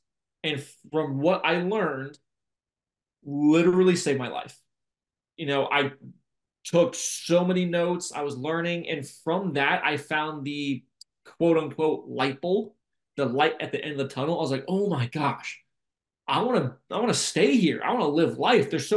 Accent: Virginia, United States; Now, I'm from Virginia. In November, it's kind of hit or miss, but at that time it was a little cold.

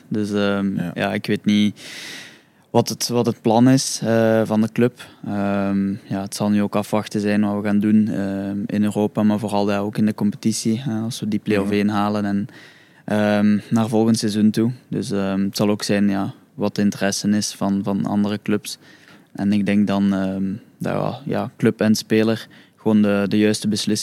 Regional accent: Limburg, Belgium; now in Ghent, Belgium; Dus ja, als Limburger naar hier in Gent verhuist, is mij wel bevallen.

